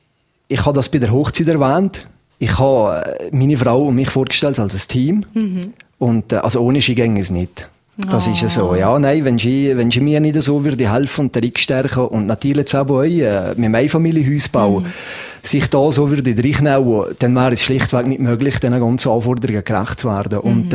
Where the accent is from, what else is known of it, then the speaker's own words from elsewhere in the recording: Valais, Switzerland; als Walliser